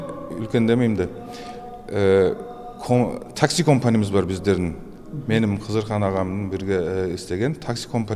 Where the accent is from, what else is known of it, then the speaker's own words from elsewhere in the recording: Turkey; moved away as an adult; now in Austria; Біздің туған жеріміз Түркия. Бала кезімізде де түрк оқуына бардық, түрк тілімен түрк оқуына бастадық.